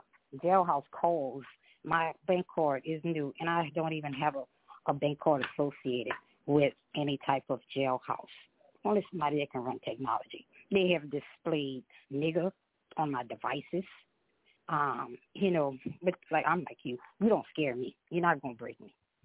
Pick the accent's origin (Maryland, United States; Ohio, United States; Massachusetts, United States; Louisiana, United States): Louisiana, United States; Lafayette; I'm from Lafayette, Louisiana.